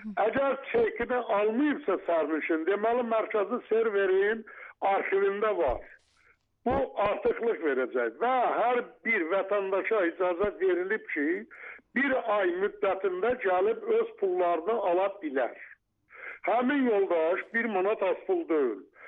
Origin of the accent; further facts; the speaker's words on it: Nakhchivan, Azerbaijan; mən biraz yerli tərəsləyəm, Naxçıvanlıyam, Naxçıvanlıları çox istəyirəm